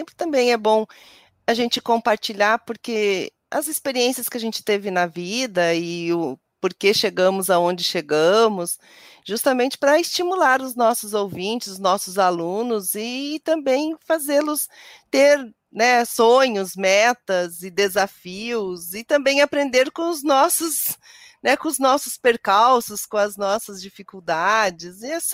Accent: Paranavaí, Paraná, Brazil; eu sou do interior do Paraná, sou de Paranavaí, nasci em Paranavaí

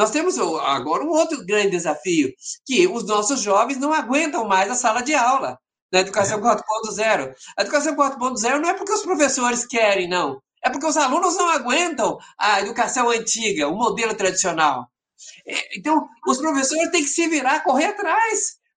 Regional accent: Anta, Brazil; born there; eu nasci na Anta, né? Eu nasci na Anta, o lugar que eu nasci chama-se Anta.

